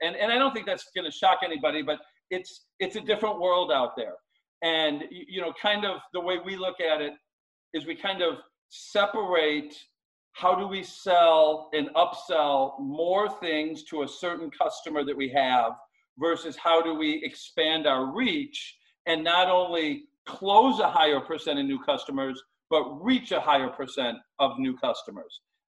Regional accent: Chicago, Illinois, United States; I'm from Chicago. I talk a lot and I talk fast.

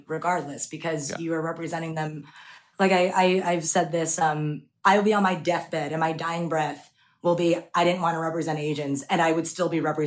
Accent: Queens, New York, United States; I mean, I grew up in Queens listening to that.

